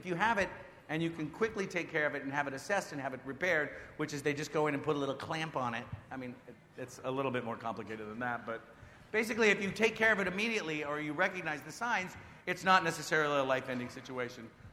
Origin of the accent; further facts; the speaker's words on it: West Coast, United States; I grew up on the West Coast. I went to college on the East Coast. I spent some time in Italy.